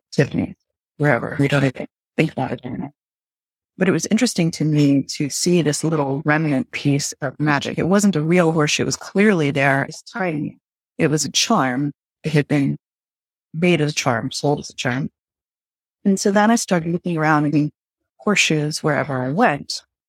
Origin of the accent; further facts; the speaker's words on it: Houston, Texas, United States; I grew up in Houston, Texas